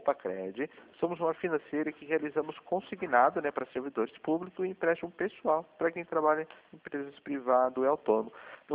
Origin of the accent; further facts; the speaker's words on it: São Paulo, Brazil; eu sou de São Paulo, aí o DDD é 41, né?